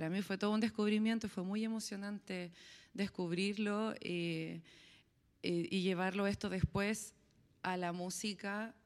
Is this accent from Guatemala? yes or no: no; Chile; que incluso yo como chilena no lo conocía